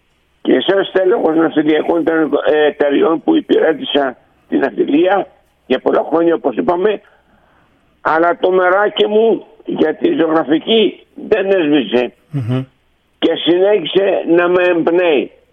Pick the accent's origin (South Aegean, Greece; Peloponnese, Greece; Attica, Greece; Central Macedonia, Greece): South Aegean, Greece; Andros; στην ιδιαίτερη πατρίδα μου, την Άνδρο